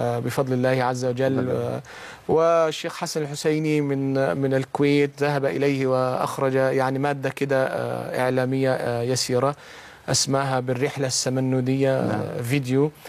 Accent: Samannoud, Gharbia, Egypt; ينسب إلى سمنود بلدتي التي ولد فيها وعاش فيها يعني شطرا كبيرا من حياتي

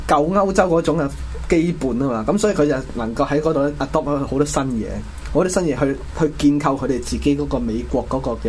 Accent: China; 好简单，我哋中国人以前点破妖法噶？

